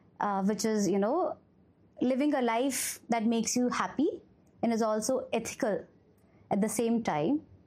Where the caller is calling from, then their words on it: Chennai, Tamil Nadu, India; I'm speaking from Chennai today.